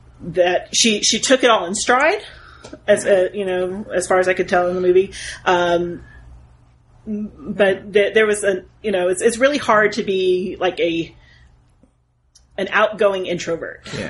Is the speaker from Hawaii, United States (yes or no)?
no; Texas, United States; Same, or for me, this being like a Texas woman being like, yeah.